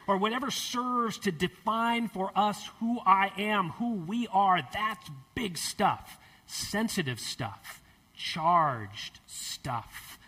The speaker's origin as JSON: {"language": "English", "country": "United States", "said": "Now, as an American, I had long been a bit confused by contemporary British monarchy."}